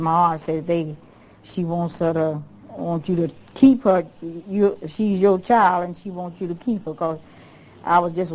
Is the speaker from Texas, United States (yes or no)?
yes; Dallas, Texas, United States; born there; I was born in Dallas, Texas.